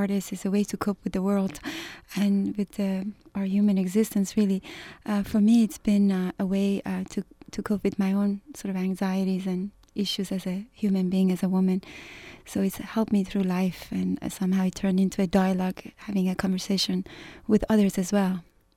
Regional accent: Iran; as I grew up in Iran, my eyes are so used to looking at certain iconographies and decorative motifs.

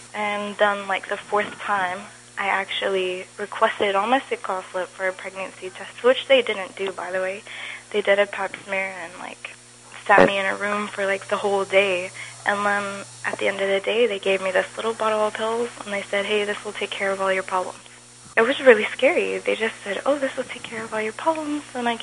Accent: Texas, United States; Like, I grew up in Texas. I was always around guns, and I was very much a tomboy

